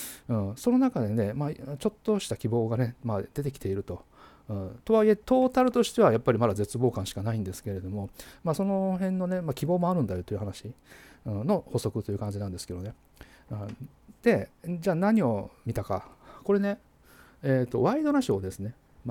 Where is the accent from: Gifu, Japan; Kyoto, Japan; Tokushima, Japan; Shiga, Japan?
Shiga, Japan; 私、あの滋賀出身でですね